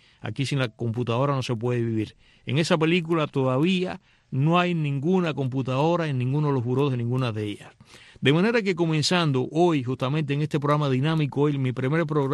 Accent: Cuba; now in United States; En Cuba habitualmente, yo no sé ahora, hasta que yo me fui de Cuba, la gente suele bañarse con ducha

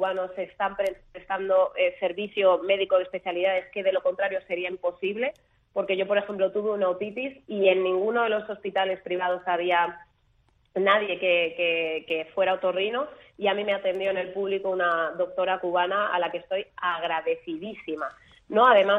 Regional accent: Alcorcón, Community of Madrid, Spain; ¿De dónde eres … ? De España, ya, pero ¿de dónde? De Madrid, ya, pero ¿de dónde? De Alcorcón.

